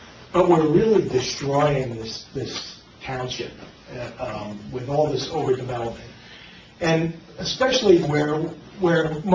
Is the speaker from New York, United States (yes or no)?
yes; Brooklyn, New York, United States; But I grew up in Brooklyn, and I grew up in an area of Brooklyn that was a lot of wildlife and marshes, and it was beautiful.